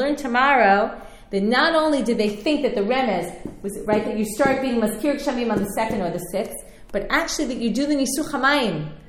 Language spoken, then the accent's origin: English; New York, United States; where I grew up in New York, rain was like, ugh, it's raining, miserable, right?